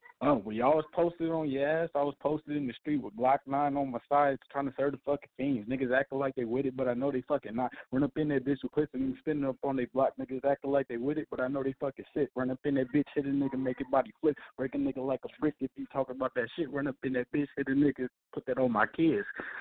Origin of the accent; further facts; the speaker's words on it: Minnesota, United States; Hey, what's up? … I'm from Minnesota.